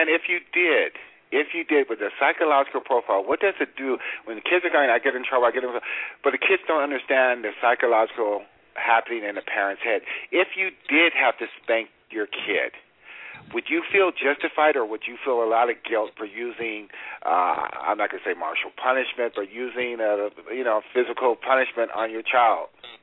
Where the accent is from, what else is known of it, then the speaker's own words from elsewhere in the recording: Philadelphia, Pennsylvania, United States; born there; I was born in Philadelphia, and South Side of Philadelphia. And this is when the neighbors knew each other and things.